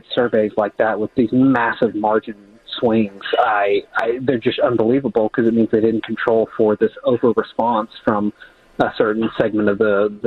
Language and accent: English; Alabama, United States; maybe this is from growing up in Alabama, that cock of the walk today, feather duster tomorrow.